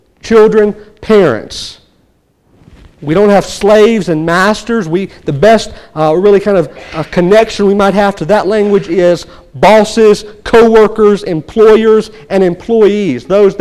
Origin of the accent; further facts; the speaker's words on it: Louisiana, United States; also born or lived in New Orleans; I grew up down in Cajun country, close to Louisiana, down close to New Orleans. Lived in New Orleans for a while.